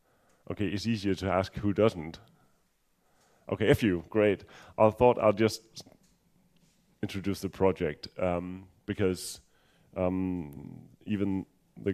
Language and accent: English; Denmark; English is a second language; I'm from Denmark, so if you think I sound a bit strange, that might be the reason.